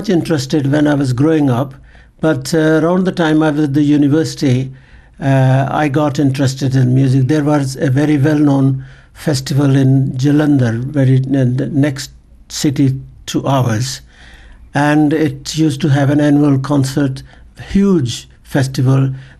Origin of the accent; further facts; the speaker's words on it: Punjab, Pakistan; I grew up in the Punjab, which is now the part that has gone to Pakistan. And I spent my early years in an Indian village